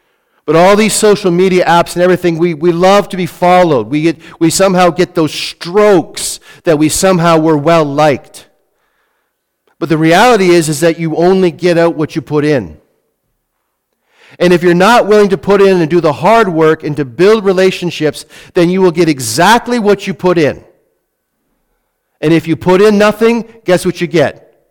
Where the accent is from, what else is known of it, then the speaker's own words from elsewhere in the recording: Canada; We don't realize how blessed we are to be from Canada. A melting pot of people.